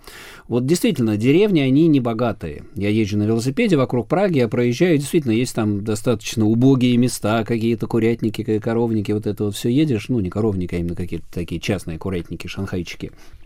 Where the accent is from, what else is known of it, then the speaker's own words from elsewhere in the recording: Moscow, Russia; я не из голодной губернии, я из Москвы как бы приехал